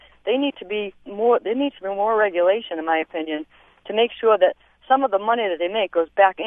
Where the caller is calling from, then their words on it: Worcester, Massachusetts, United States; Hi. I'm calling from Massachusetts, and I work for a local gas company.